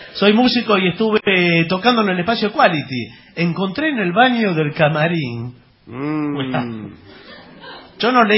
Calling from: Cuesta Blanca, Córdoba, Argentina; de Cuesta Blanca, Sirvas de Córdoba.

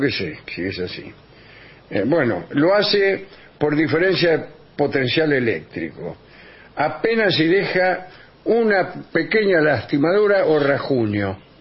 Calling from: Monte Grande, Buenos Aires Province, Argentina; de Monte Grande.

